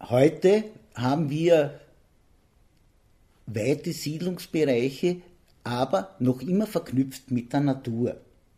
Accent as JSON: {"language": "German", "region": "Vienna", "country": "Austria", "tie": "born or raised there", "said": "Ich bin ein Kind der Stadt, des Kerns der Stadt. Und trotzdem habe ich mich entschlossen, in den 22. Bezirk in die Natur zu siedeln."}